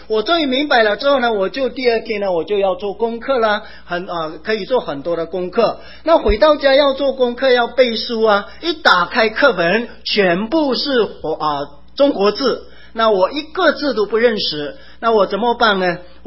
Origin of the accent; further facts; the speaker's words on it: Myanmar; 那我是来自一个基督徒的家庭